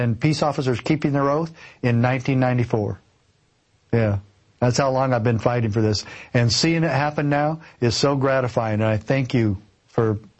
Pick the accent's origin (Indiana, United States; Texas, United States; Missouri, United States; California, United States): Texas, United States; I'm a law-abiding citizen and I'm a Texan.